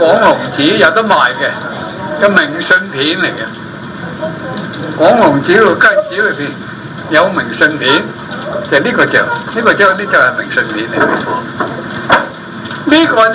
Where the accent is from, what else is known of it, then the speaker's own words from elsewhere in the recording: China; 我哋中國人啊，我哋真係要改嘅。